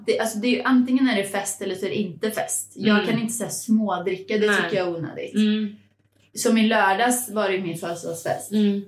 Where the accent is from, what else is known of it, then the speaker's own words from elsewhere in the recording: Åmål, Västra Götaland County, Sweden; now in Stockholm, Sweden; Och det var för att jag flyttade från Åmål då till Stockholm